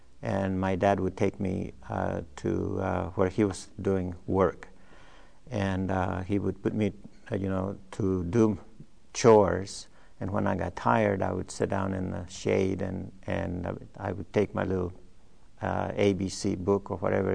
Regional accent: Ozuluama, Veracruz, Mexico; I was born in Osuluama, Veracruz, Mexico. January 27 of 1925.

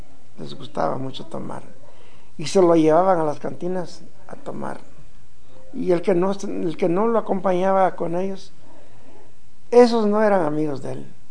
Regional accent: Mexico; born there; Le digo, pues yo nací en México, ¿no?

